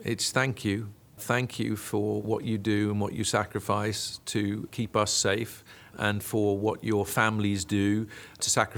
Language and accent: English; Belfast, Northern Ireland, United Kingdom; moved away; I loved hearing the stories that were part of my youth growing up in Belfast.